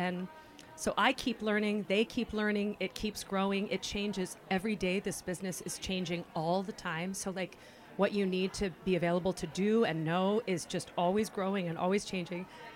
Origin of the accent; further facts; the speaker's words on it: California, United States; You know, I'm from California, and here I am.